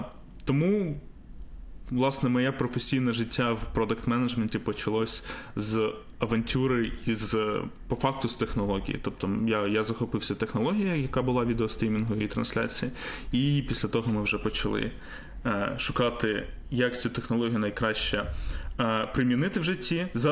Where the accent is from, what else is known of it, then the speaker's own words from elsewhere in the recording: Kyiv, Ukraine; Я насправді киянин